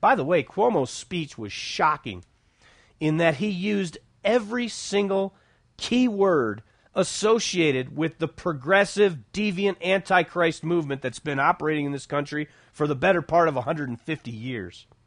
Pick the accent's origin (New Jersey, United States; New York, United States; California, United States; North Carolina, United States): New York, United States; Buffalo; born there; Well, not my hometown, but I was born in Buffalo.